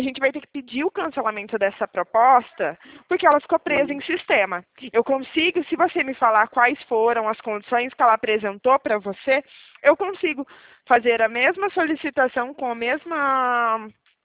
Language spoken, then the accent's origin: Portuguese; Limeira, São Paulo, Brazil; Eu falo de Limeira